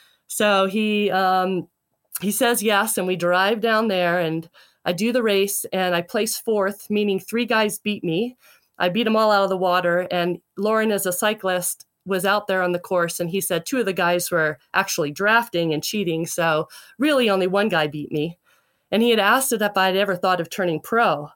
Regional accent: Casper, Wyoming, United States; well, I grew up in Casper, Wyoming. And when I was 10, they built a second home in Jackson, Wyoming.

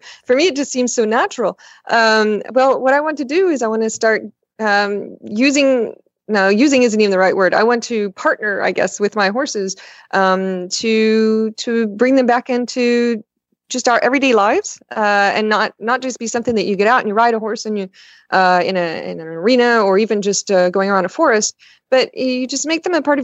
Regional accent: Texas, United States; No, actually, when I was growing up in Texas, I used to look through the breed books and dream of the perfect horse I would have one day.

